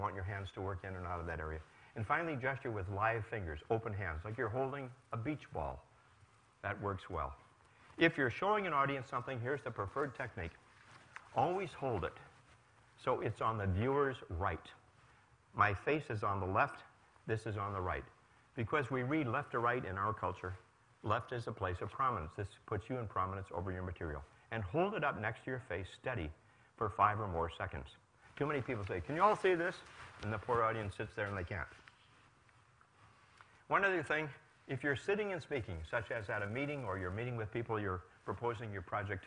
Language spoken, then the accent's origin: English; Detroit, Michigan, United States; I have a brother in Detroit, Michigan, my hometown, who's a portrait photographer.